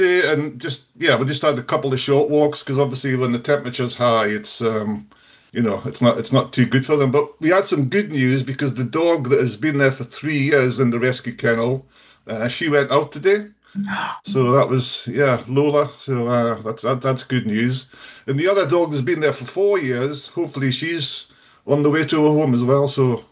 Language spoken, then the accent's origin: English; Berwick-upon-Tweed, North East England, United Kingdom; So I'm from Berwick-upon-Tweed, which is in the Northumberland. So it's basically the last town in England as you head up the East Coast. So if you don't put your foot on the brake, you're in Scotland, basically, when you get to Berwick.